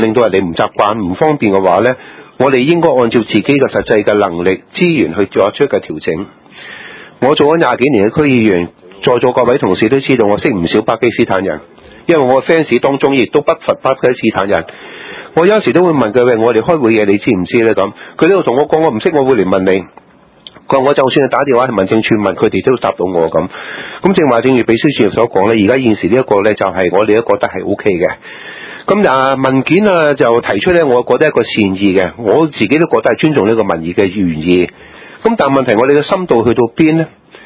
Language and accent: Cantonese; China; 主席，我哋中国人咧有一种生活态度